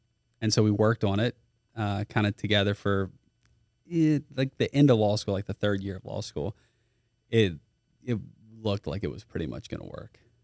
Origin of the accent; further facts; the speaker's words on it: Baton Rouge, Louisiana, United States; I am from Baton Rouge.